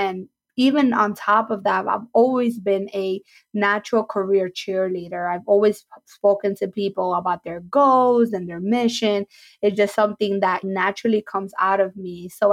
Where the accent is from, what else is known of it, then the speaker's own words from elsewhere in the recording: New York City, New York, United States; I was born and raised in New York City. I was raised by a single mother and I grew up in low income.